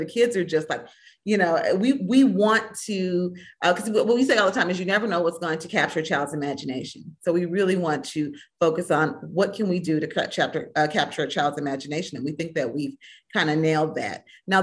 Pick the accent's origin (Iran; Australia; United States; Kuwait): United States; Minnesota; Growing up in Minnesota in the 70s, you know, being one of only a few Black girls in, you know, advanced placement classes or those kind of things.